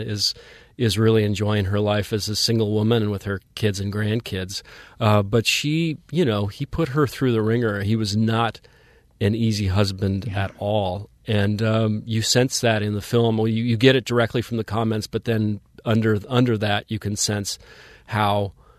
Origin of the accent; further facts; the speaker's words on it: Cheyenne, Wyoming, United States; because I mean I grew up in Cheyenne, Wyoming, which by has this mystique in terms of what people back east might think of it.